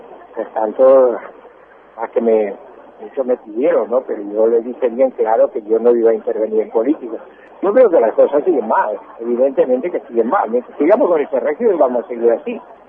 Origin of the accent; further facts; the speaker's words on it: Argentina; antes que ser justicialista, antes que ser radical, antes que ser socialista, somos argentinos, ¿no?